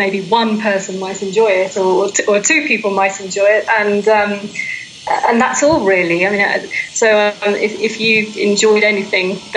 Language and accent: English; England, United Kingdom; now in Colombia; I think I'm very English, and people, Colombians say, oh, you're very English in many ways